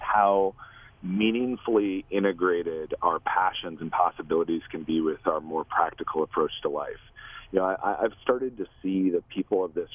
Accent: Milbank, South Dakota, United States; he's going to spend Thursday in Little Milbank, South Dakota, which happens to be my hometown, doing an art installation.

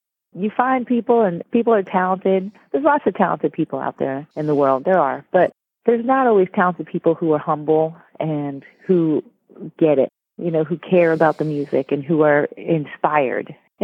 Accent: Northeast, United States; because when I was growing up, I was from the Northeast, and we said, you know, soda different.

